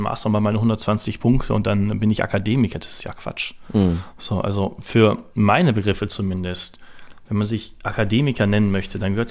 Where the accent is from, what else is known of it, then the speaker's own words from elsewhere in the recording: Hanover, Lower Saxony, Germany; Ich bin gebürtiger Hannoveraner.